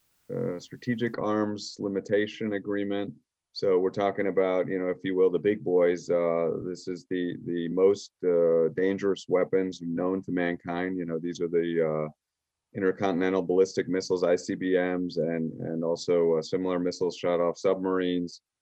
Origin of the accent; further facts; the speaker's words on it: United States; You know, as an American, you and me, we're paying